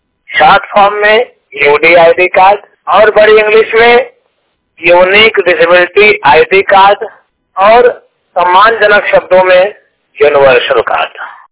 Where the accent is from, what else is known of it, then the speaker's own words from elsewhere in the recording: Mirzapur, Uttar Pradesh, India; मैं मिर्जापुर यूपी का रहने वाला हूँ